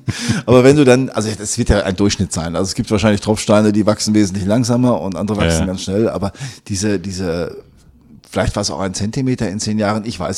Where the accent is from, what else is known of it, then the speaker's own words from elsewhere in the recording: Attendorn, North Rhine-Westphalia, Germany; ich komme ja aus Attendorn